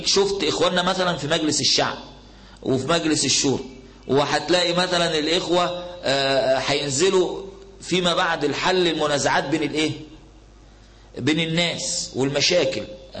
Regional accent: Alexandria, Alexandria Governorate, Egypt; كان أحد المشايخ عندنا في اسكندرية

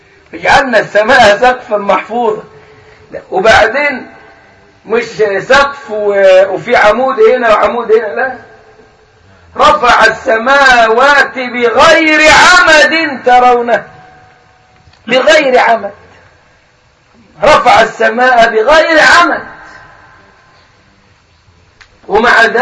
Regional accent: Upper Egypt, Egypt; وعندنا في الصعيد المصري يقولوا على البيضة دحية،

